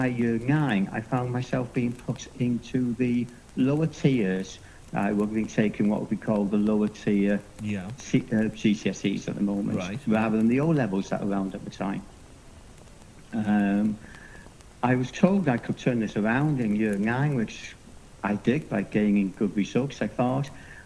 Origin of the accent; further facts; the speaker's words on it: Holywell, Wales, United Kingdom; Well, I was born in Holywell, grew up in Holywell.